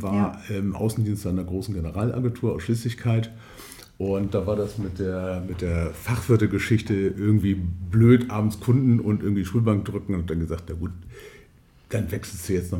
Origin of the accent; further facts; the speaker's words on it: Hamburg, Germany; Ja, ja, ich bin gebürtiger Hamburger